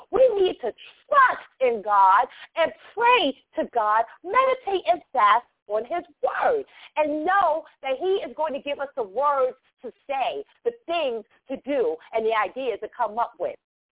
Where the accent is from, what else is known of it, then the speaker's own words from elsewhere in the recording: Queens, New York, United States; I'm from Queens, New York, and I know if I cross over that Verrazano Bridge and go on the Belt Parkway and enter into Queens and see it in ruins